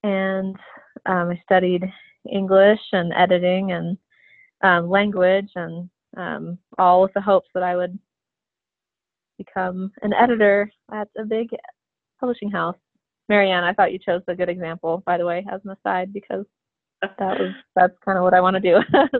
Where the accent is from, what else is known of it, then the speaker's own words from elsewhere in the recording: Maryland, United States; So I grew up on the East Coast in Maryland from a family of five